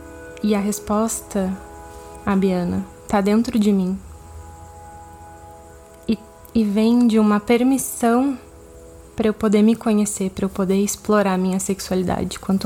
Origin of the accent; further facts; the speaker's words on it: Pelotas, Rio Grande do Sul, Brazil; also born or lived in China; Sou natural de Pelotas, no Rio Grande do Sul.